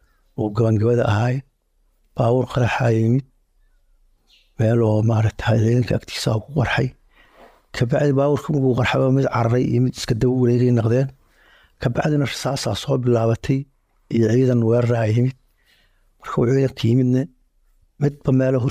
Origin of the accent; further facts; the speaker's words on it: Mogadishu, Banaadir, Somalia; now in Ceelbuur, Somalia; waxaan ka imid muqdisho waxaan joogaa galgaduud magaalada ceelbuur da'deedu waa 50 jir